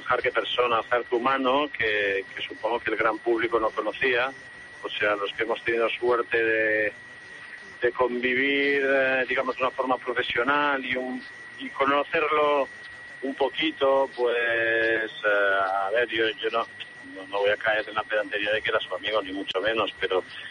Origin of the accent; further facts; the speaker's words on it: Sant Boi de Llobregat, Catalonia, Spain; porque yo también soy de San Boy